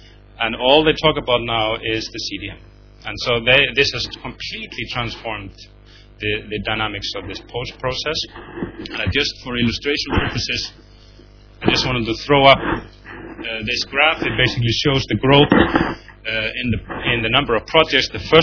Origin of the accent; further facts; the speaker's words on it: Iceland; I'm from Iceland